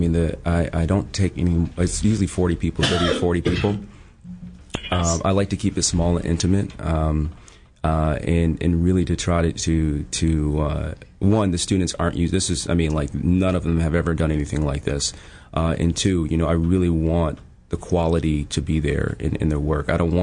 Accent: Buffalo, New York, United States; I'm from Buffalo, my wife is from New Hampshire, you know, on the East Coast

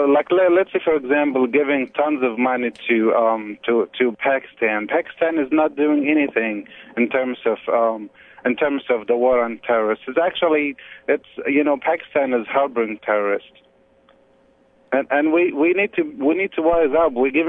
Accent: Egypt; moved away; I was born and raised in overseas in Egypt

